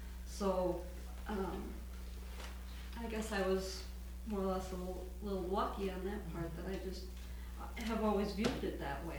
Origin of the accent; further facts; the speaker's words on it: Milwaukee, Wisconsin, United States; And I grew up in Milwaukee at a very racist time.